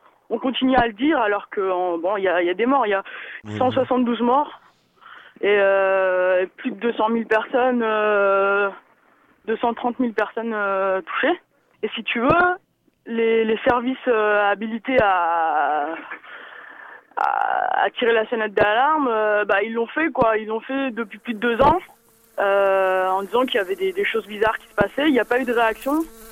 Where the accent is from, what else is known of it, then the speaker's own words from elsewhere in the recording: Réunion, France; Je fais partie des indigènes. Ce qu'on peut préciser, que c'est peut-être que je suis réunionnaise.